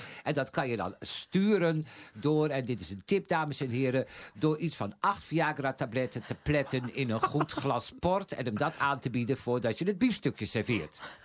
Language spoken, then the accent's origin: Dutch; Haarlem, North Holland, Netherlands; En ik kom uit Haarlem.